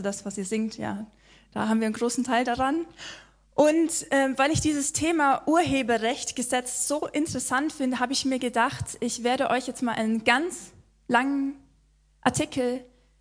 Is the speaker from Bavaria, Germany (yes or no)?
yes; Bavaria, Germany; sondern ich bin gebürtig aus Bayern, aus dem schwäbischen Bayern-Landkreis Donau-Ries. Ich roll das R. Das werde ich in der Predigt nicht verbergen können. Da bin ich aufgewachsen, zur Schule gegangen.